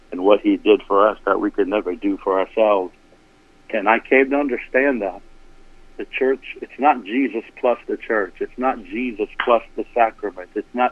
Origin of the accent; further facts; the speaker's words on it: Rockville, Maryland, United States; And where I grew up in Rockville, Maryland, there's a lot of Catholic churches, so I had a lot of questions.